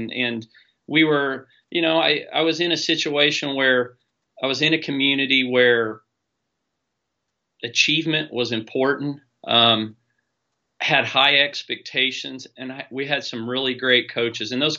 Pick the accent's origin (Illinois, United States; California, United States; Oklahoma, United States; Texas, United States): Oklahoma, United States; Edmond; I grew up in Edmond, Oklahoma, just north of Oklahoma City.